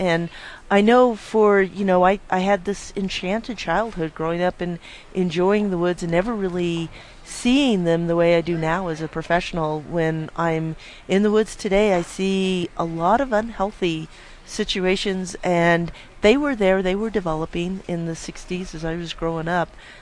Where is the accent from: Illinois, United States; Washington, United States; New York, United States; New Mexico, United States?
New Mexico, United States; Albuquerque; I grew up in Albuquerque. My dad worked in Los Alamos, and my mom was a teacher.